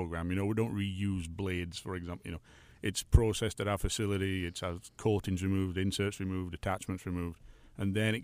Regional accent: England, United Kingdom; made in America, but I'm from England.

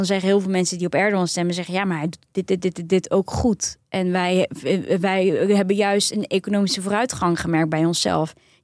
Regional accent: Turkey; Ik ben ook Turks.

